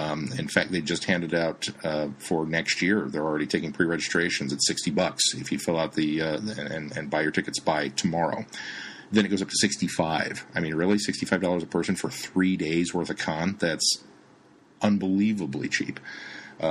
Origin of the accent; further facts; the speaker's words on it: Topeka, Kansas, United States; You know, I'm from Topeka, so a block is small in Topeka.